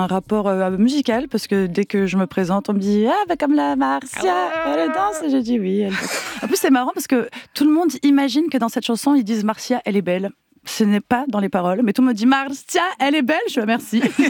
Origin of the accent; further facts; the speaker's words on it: France; accent: French; pardon pour mon accent franchouillard.